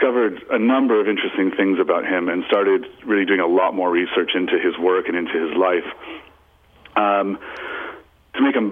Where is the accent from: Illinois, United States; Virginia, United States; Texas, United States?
Illinois, United States; Chicago; being a kind of a literary nerd growing up in Chicago